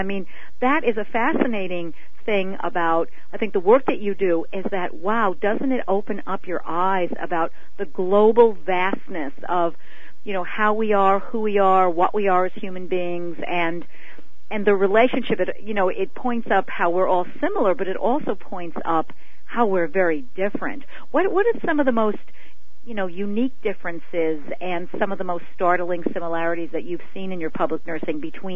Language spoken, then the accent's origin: English; New York City, New York, United States; For many years, I'm from New York City, and I did my internship in New York City, and I worked down there for a number of years before I came here.